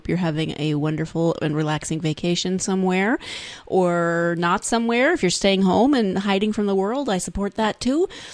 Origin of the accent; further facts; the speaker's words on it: Montana, United States; It's very different from my own childhood growing up in Montana, in rural Montana